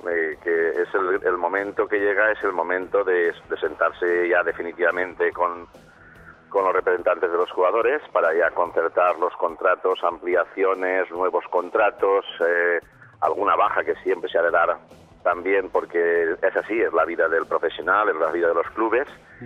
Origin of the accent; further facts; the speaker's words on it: Valencian Community, Spain; como miembro de un club, como aficionado o como valenciano, nos, o como español